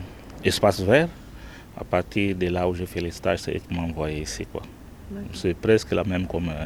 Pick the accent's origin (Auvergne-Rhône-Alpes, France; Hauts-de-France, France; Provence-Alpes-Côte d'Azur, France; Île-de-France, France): Île-de-France, France; Sevran; Non, je ne suis pas d'ici, je viens de Sévran.